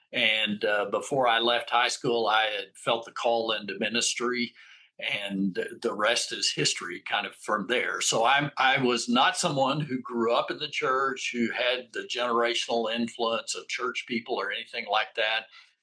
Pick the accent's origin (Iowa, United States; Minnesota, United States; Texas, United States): Texas, United States; I grew up in West Texas, out in the semi-desert region of Texas, near New Mexico, that area in the panhandle of Texas.